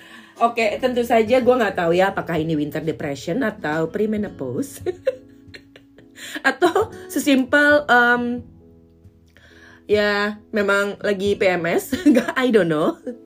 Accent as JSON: {"language": "Indonesian", "region": "Jakarta", "country": "Indonesia", "tie": "born or raised there", "said": "dan spending most of my time in Jakarta Selatan gitu."}